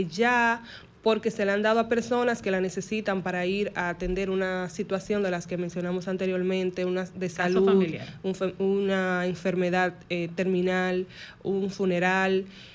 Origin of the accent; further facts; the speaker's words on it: Dominican Republic; la visa no es un derecho que nos corresponde como ciudadanos dominicanos.